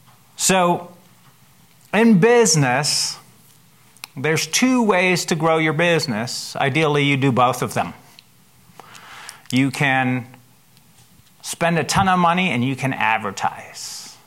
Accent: Germany; now in Tacoma, United States; I grew up in Germany. I've lived here. I was in the military for a few years

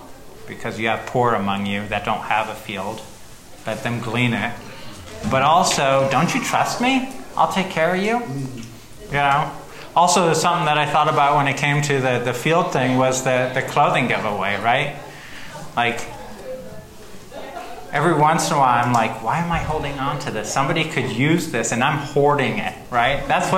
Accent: Germany; I grew up in Germany, and it was common to walk by a field and grab an ear of corn, right?

